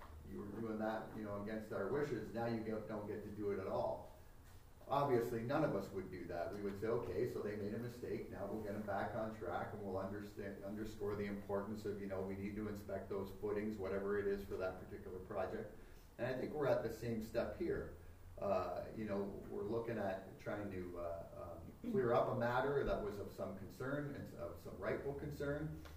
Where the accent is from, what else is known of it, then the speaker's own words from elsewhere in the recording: Windsor, Ontario, Canada; growing up in Windsor, Essex